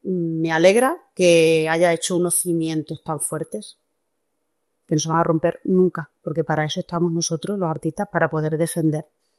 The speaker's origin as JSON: {"language": "Spanish", "region": "Extremadura", "country": "Spain", "said": "he querido hacer … titulados … porque para mí … son las joyas de nuestra tierra."}